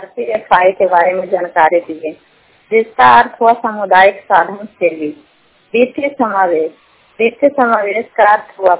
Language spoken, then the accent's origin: Hindi; Salipur, Bihar, India; मैं सालीपुर की रहने वाली हूँ, प्रखंड चंदी से।